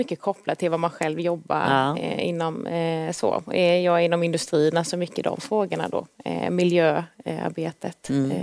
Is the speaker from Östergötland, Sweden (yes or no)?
no; Värnamo, Jönköping County, Sweden